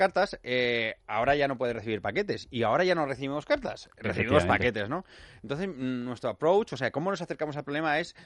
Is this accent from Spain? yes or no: yes; Valencia, Valencian Community, Spain; de Madrid a Valencia, soy de Valencia